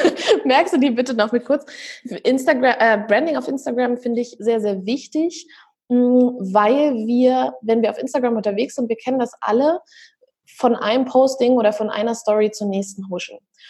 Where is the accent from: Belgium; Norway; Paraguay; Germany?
Germany; Berlin; ich bin aus Berlin.